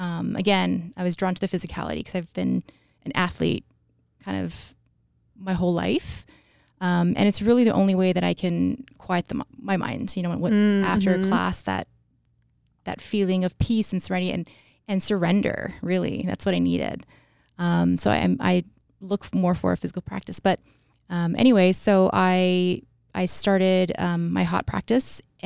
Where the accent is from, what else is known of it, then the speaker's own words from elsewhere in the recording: Hawaii, United States; moved away as an adult; now in Boise, United States; I am originally from Hawaii. So I was born and raised on Oahu.